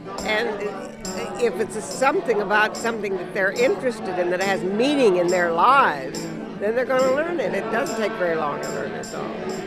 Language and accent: English; San Francisco, California, United States; San Francisco.